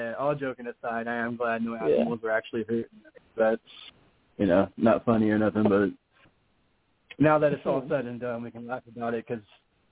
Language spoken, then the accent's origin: English; the South, United States; accent: southern; Sorry, my southern accent came out right then.